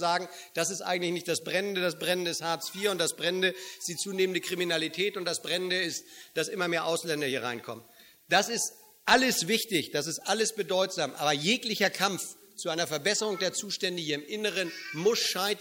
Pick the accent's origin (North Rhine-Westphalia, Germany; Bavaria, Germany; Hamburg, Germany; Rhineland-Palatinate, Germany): Hamburg, Germany; ich komme ja aus Hamburg